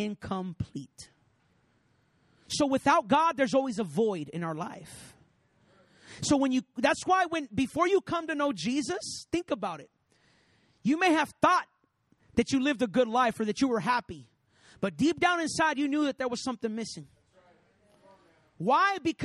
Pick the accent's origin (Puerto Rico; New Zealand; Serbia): Puerto Rico; I grew up in Puerto Rico, and Puerto Rico is right there in Hurricane Alley.